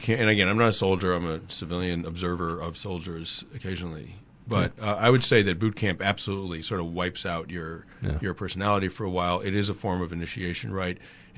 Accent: United States; And it was really moving to see that as an American.

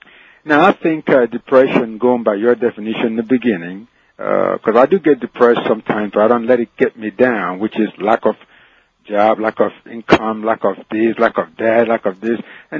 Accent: Lagos, Nigeria; moved away; when I was growing up in Nigeria and Lagos as a young boy before I came to this country

